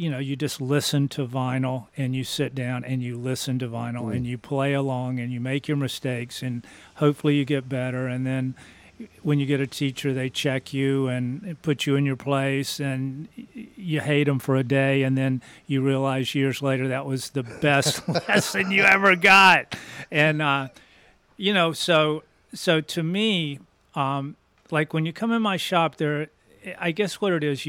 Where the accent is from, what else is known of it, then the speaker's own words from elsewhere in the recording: North Carolina, United States; Since I was in high school. I grew up in North Carolina.